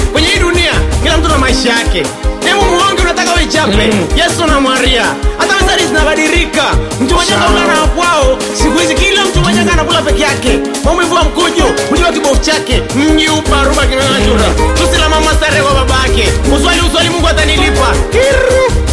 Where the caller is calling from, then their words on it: Rombo, Kilimanjaro, Tanzania; Natokea Kurombo, Rombo moja.